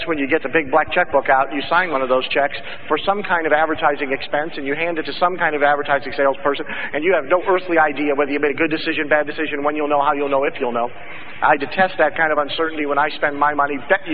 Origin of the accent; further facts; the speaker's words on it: Midwest, United States; I grew up in the Midwest where we have coal mining